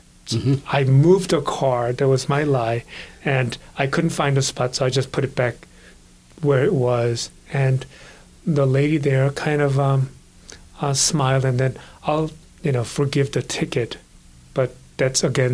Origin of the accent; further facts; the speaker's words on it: Seoul, South Korea; I was born and raised in Korea. I was born in Seoul, Korea. Was several years after the Korean War ended.